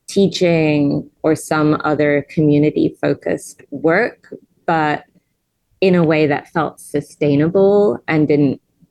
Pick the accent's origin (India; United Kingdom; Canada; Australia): United Kingdom; England; now in United States; I grew up in England, where we had some of those things, not to the degree that we should have. And I've lived in a lot of different places in the United States.